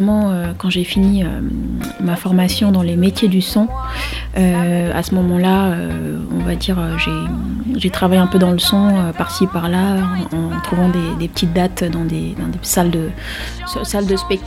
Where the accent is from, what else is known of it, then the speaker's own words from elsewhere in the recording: Senegal; moved away as an adult; now in France; Quand j'ai eu mon bac en fait et que je suis revenue en France parce que j'ai grandi au Sénégal